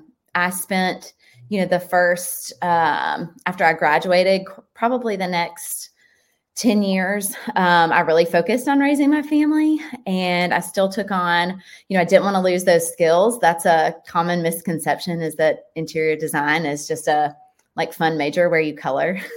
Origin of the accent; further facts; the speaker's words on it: Signal Mountain, Tennessee, United States; also born or lived in Chattanooga; I am a native of Chattanooga. I grew up on Signal Mountain, and I'm super boring. I've never left here. I stayed here and went to UTC and studied interior design there.